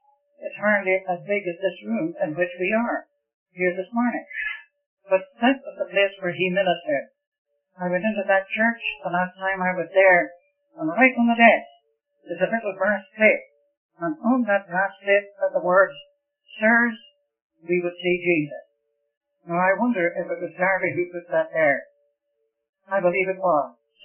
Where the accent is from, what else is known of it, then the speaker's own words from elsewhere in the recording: Ireland; born there; my native land. I was born in Ireland.